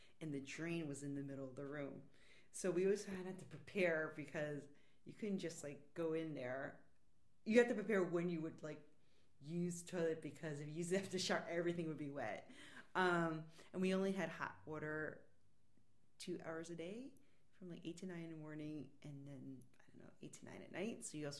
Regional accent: New York, United States; as a kid growing up in New York, I never really interacted with Native Americans.

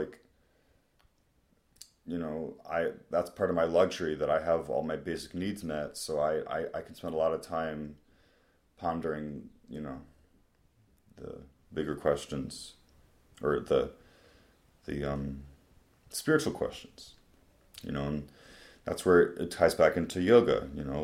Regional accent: United States; because I'm an American, I'm male, you know, I'm mixed race, but I'm mostly white. I live in New York.

